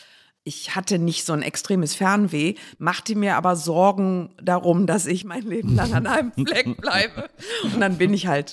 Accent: Düsseldorf, North Rhine-Westphalia, Germany; ich bin Düsseldorferin, ja. Richtig. Oberbilk, Friedrichstadt, das ist so richtig, richtig Zentrum.

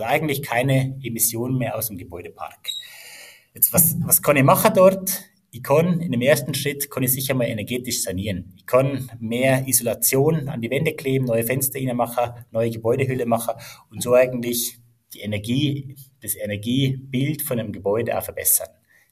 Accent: Munich, Bavaria, Germany; moved away as an adult; now in Switzerland; bin Münchner, kein Schweizer, wie man hört. Bin seit 16 Jahren in der Schweiz unterwegs.

